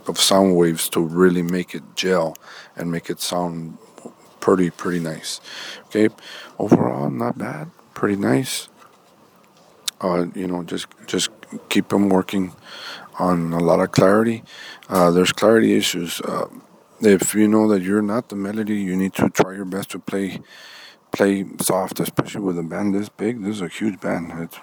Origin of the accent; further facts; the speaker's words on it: Rio Grande City, Texas, United States; I am from Rio Grande City.